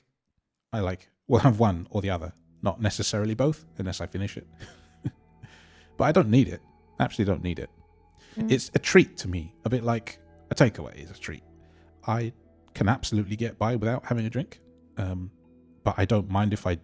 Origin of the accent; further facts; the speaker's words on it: United Kingdom; there's either a cup of tea because I'm Brit